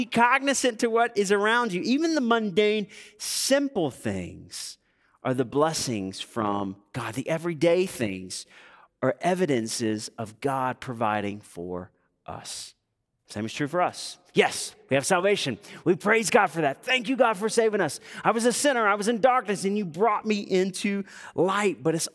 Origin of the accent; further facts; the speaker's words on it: the South, United States; I'm from the South, but one of the things in the South that we pride ourselves on, even though there's still road rage, is the complimentary wave, right?